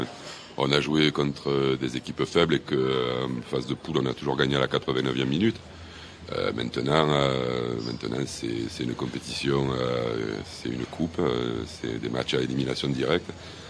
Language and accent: French; Marseille, Provence-Alpes-Côte d'Azur, France; Bien sûr, on est français avant tout. Mais c'est vrai que quand on est marseillais, qu'on vit dans l'environnement de Marseille